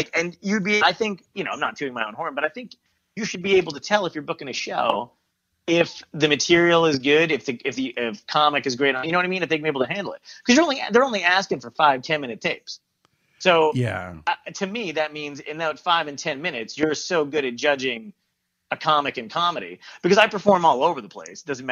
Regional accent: New York, United States; now in Boston, United States; I don't announce it in the fucking streets, but you know, I'm from New York.

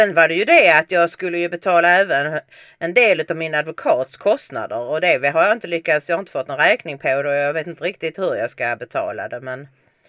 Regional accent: Bjärred, Skåne, Sweden; also born or lived in Stockholm / Helsingborg; med hela min släkt är ju från Helsingborg, så, alltså mina föräldrar var ju födda där, men så råkade de bo i Stockholm när jag föddes. Och sen så växte jag upp i Bjärred och sen flyttade vi till Helsingborg när jag var 14.

